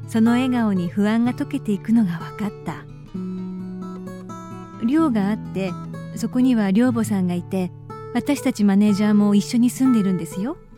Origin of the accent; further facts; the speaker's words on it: Kagoshima, Japan; 生まれ育った鹿児島の自然はどんな時もふわっと